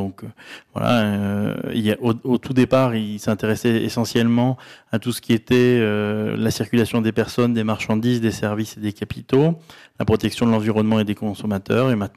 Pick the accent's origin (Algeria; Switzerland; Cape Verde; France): France